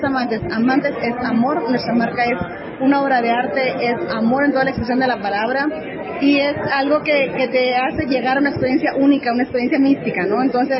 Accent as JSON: {"language": "Spanish", "region": "Guerrero", "country": "Mexico", "said": "soy del estado de Guerrero, cantante, empresaria de la marca Tres Amantes Mezcal."}